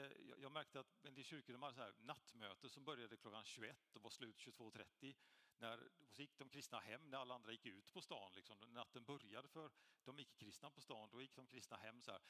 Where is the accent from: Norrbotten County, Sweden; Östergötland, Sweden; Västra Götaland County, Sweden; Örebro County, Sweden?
Västra Götaland County, Sweden; Gothenburg; våran kyrka i Göteborg, där jag kommer ifrån